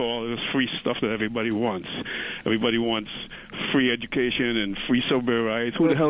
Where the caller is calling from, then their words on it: Astoria, New York, United States; I'm calling from Astoria.